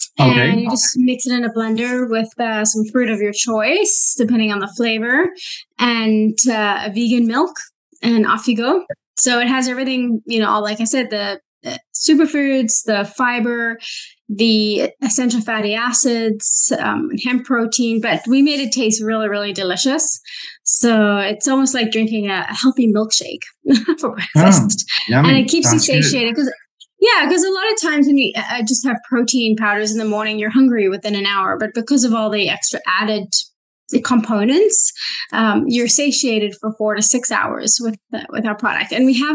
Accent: South Africa; now in Vancouver, Canada; I grew up in South Africa, but I've been in Vancouver for almost 25 years now.

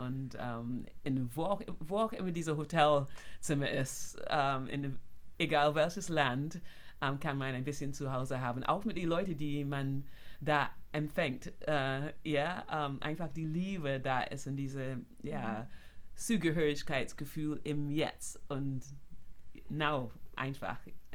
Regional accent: Barbados; German is a second language; moved away as an adult; also born or lived in London, United Kingdom; now in Germany; Ich bin in London geboren, aber aufgewachsen auf Barbados. Ab 2 bis, sag mal, 19 war ich auf Barbados und dann nach London gegangen, um das zu studieren und dann nach Deutschland. Aber für mich ist Heimat Barbados.

